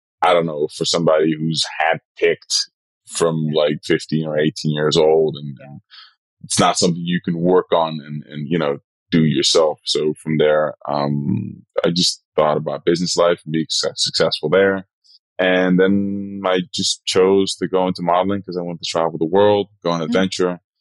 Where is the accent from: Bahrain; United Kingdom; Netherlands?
Netherlands; Rotterdam, South Holland; now in New York, United States; Rotterdam is where I grew up in the Netherlands. The city is home, where I was born, where I find my culture.